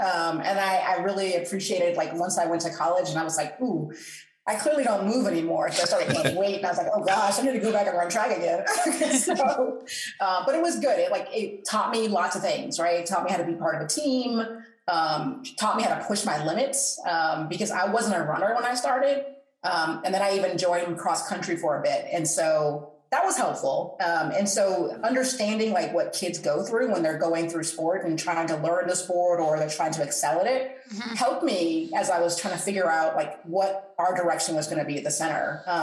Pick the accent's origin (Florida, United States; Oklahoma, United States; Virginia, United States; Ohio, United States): Virginia, United States; So I am actually from Virginia. I grew up in Spotsylvania County, which is about an hour south of D.C.